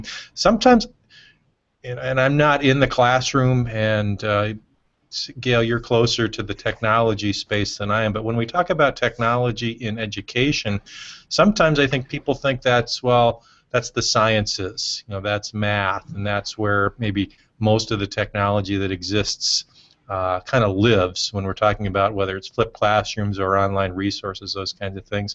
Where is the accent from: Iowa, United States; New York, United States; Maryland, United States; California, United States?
California, United States; I'm a Californian at heart, and I really look forward to April and May.